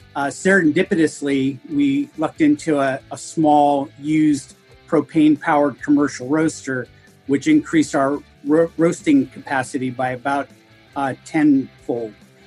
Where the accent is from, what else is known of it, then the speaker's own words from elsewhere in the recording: Issaquah, Washington, United States; from Issaquah, Washington.